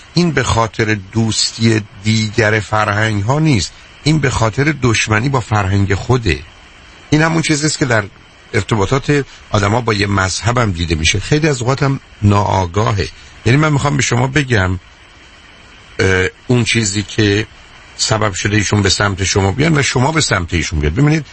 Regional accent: Iran; now in United States; در ایران به عنوان یه ایرانی یه کمی جایگاه خودم رو میدونستم.

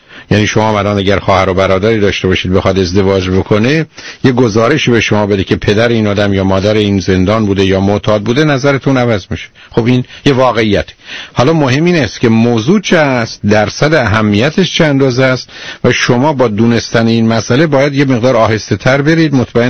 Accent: Iran; متوجه میشن من ایرانیم. خب هستم دیگه.

